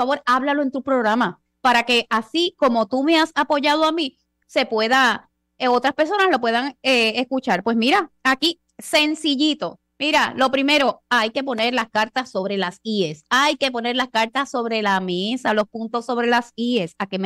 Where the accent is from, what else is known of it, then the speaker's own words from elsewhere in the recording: San Juan, Puerto Rico; now in Aguadilla, Puerto Rico; yo que vivo en Aguadilla, en el oeste, ustedes saben que soy de San Juan